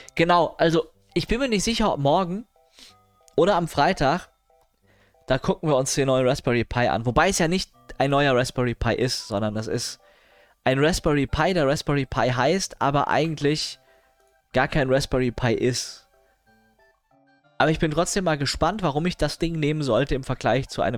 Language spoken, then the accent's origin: German; Hanau, Hesse, Germany; Ja, komm, ich arbeite in Frankfurt und ich komme aus Hanau.